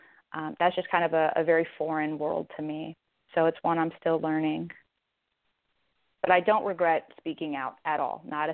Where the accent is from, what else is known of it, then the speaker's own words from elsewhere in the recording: Albuquerque, New Mexico, United States; I have two dogs, I come from Albuquerque. It's part of who I am.